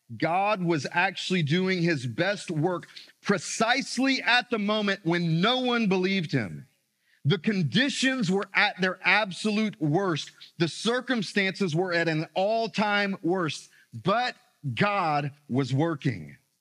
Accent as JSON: {"language": "English", "town": "Florence", "region": "South Carolina", "country": "United States", "tie": "born or raised there", "also_born_or_lived": "Myrtle Beach", "said": "When I was a young kid, before we moved to Myrtle Beach, South Carolina, I grew up in Florence, South Carolina. We call it Flowtown."}